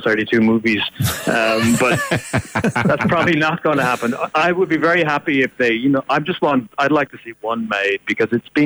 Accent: Ireland; they're Irish, and I'm Irish

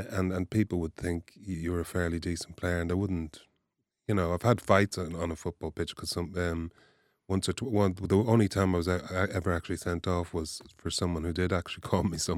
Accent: Ireland; I grew up in Ireland. I went out in Ireland. I went playing soccer games all over Ireland.

